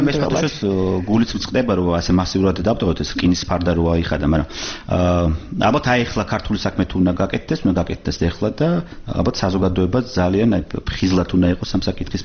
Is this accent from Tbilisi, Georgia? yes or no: yes; Tbilisi, Georgia; მე ვარ საქართველოს შვილი, გაზრდილი ვარ საქართველოს თბილისის და საქართველოს ყაიდაზე